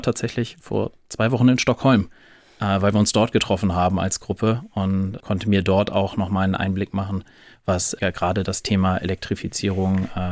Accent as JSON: {"language": "German", "town": "Buchholz", "region": "Lower Saxony", "country": "Germany", "tie": "born or raised there", "said": "Also aus meiner Kindheit heraus tatsächlich die Linie 62, Sie haben es ja schon gesagt, gebürtiger Buchholzer"}